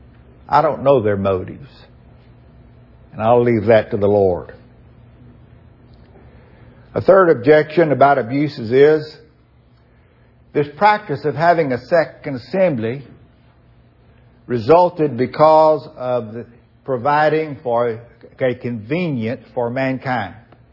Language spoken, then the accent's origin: English; Port Arthur, Texas, United States; I know where I grew up in Port Arthur, Texas, where there were refineries